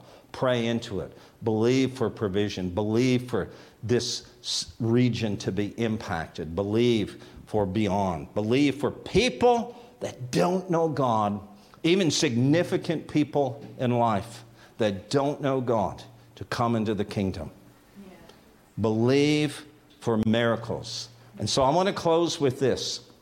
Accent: Toronto, Ontario, Canada; I like Canada. That's where I'm from. I'm from Toronto. Toronto, we call it, right?

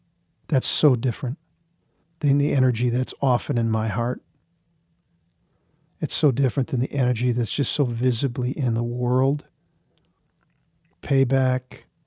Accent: Minnesota, United States; I'm from the Twin Cities area, I'm in Minnesota, went to school there.

